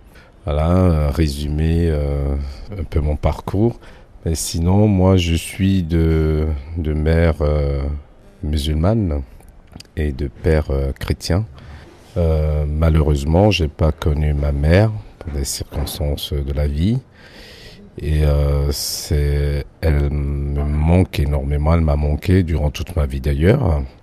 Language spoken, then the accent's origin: French; Porto-Novo, Ouémé, Benin; also born or lived in Congo / Togo; Je suis béninois. Je suis né à Porto Novo. Et j'ai passé une partie de mon enfance au Congo, à Pointe-Noire, ensuite au Togo, à Palimé